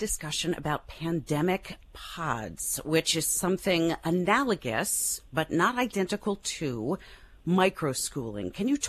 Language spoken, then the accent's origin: English; Maryland, United States; And even in my home state of Maryland, our county superintendent of schools has until August 14th to announce our children's plans in the fall